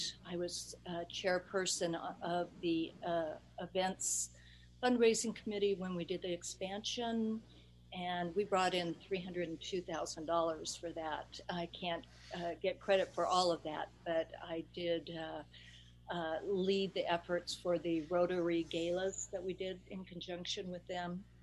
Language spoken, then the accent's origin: English; Idaho, United States; I'm an Idaho native. I was born in Idaho, got sort of taken away for a little time, but I'm back.